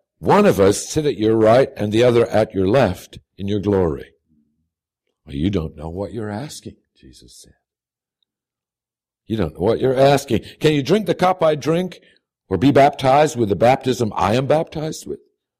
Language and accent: English; Missouri, United States; And my grandmother always … because, you know, I'm from Missouri.